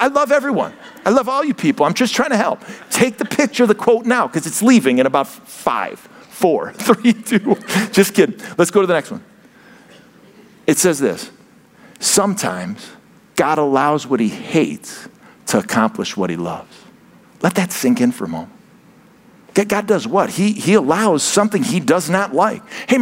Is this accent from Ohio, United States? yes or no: yes; Ohio, United States; Now, I'm from Ohio, so I respond a bit differently.